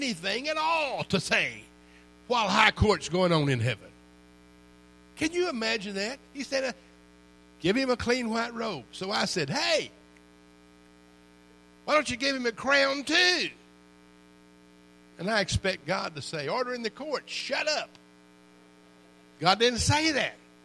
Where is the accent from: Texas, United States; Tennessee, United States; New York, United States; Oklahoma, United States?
Texas, United States; I come from West Texas, man. The biggest word I know is mayonnaise.